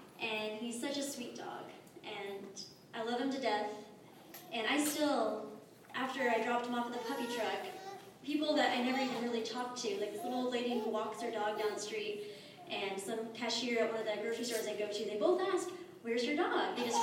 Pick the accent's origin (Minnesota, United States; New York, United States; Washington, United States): Washington, United States; Pullman; Co-raised with Jonica here, and we're from Pullman, Washington.